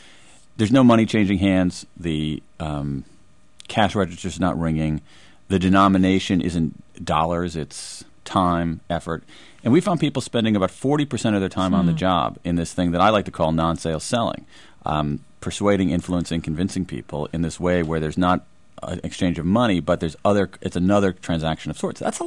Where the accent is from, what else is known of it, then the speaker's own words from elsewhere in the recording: Wilmington, Delaware, United States; born there; I'm old enough barely to remember the Fuller Brush Man. In fact, I was born in Wilmington, Delaware, and I do remember Fuller Brush Man coming to my parents' house in Wilmington